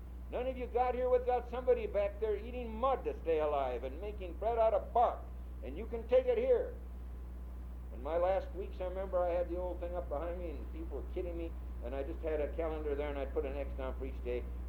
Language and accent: English; Brooklyn, New York, United States; I'm not. I came from Brooklyn. We feel pain in Brooklyn, you know.